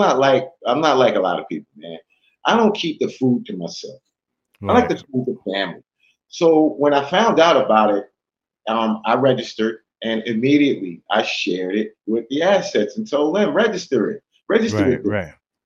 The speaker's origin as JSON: {"language": "English", "town": "Queens", "region": "New York", "country": "United States", "said": "number one, I'm from Hollis, Queens."}